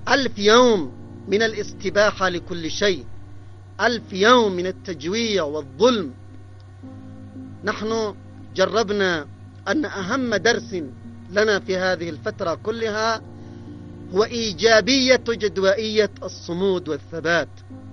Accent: Yemen; إنما نزداد نحن كشعب يمني صمودا وعزما وثباتا وتصميما

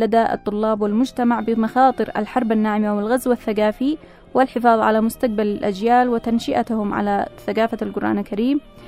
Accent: Yemen; وبالنسبة لنا كيمنيين فقد عشنا مأساتهم واقعا

